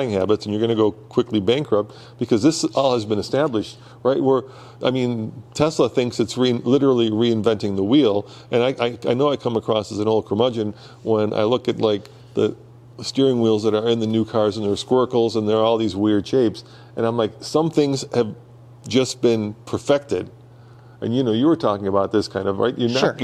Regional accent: Czechia; But I grew up in the Czech Republic where the government dictated basically by 5-year plans of what people should drive.

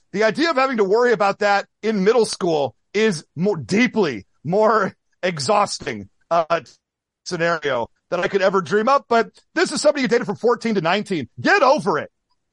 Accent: Midwest, United States; roughly 50% of the people that I knew growing up in the Midwest got married

